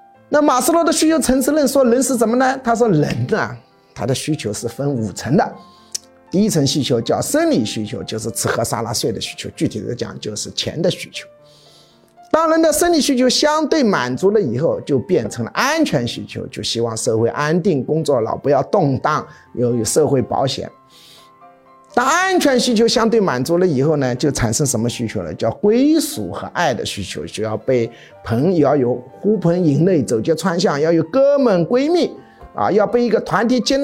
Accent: China; 在我们中国人眼里面，科学是等同于真理，

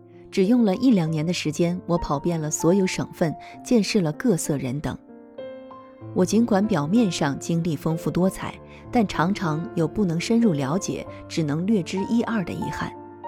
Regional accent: Jinan, Shandong, China; 我出生在山东北部的一个小县城，小时候父母经常不在身边，我每天除了吃饭睡觉，就是和村里的孩子们疯跑打闹。现在回忆起来，那感觉真是无拘无束。4岁多的时候，我跟着父母落户济南。

